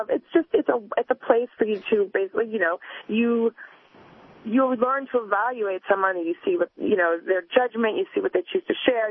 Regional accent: Canada; I'm Canadian, and so I just didn't go home

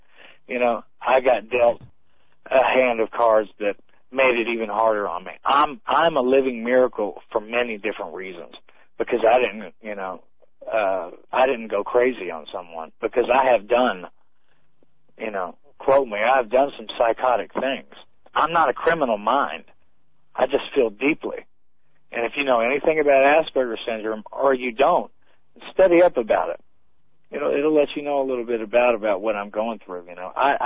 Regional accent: Charlestown, Indiana, United States; Now, I grew up in a town called Charlestown, Indiana

